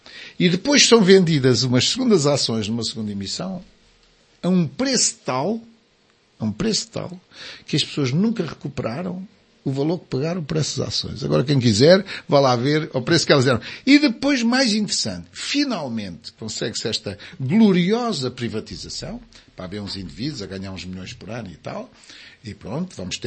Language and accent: Portuguese; Portugal; Está claro que nós, como somos portugueses, somos um povo pragmáticos e céticos e distantes das coisas.